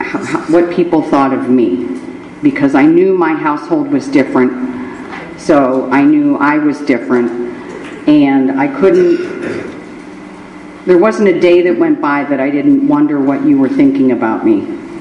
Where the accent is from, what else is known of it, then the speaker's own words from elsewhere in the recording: Girard, United States; I grew up in Girard, by the way.